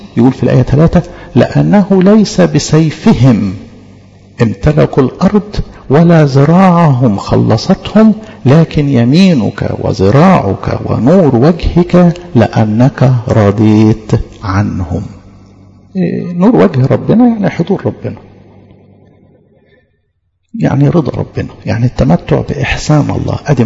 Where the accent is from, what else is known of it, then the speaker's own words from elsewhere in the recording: Egypt; استأصلنا إحنا كمصريين